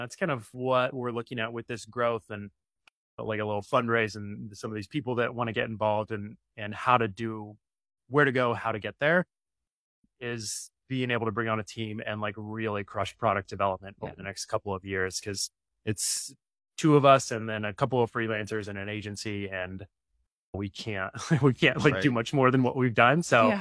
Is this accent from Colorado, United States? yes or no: no; Nebraska, United States; So I'm originally from Nebraska, so I get the Midwest thing.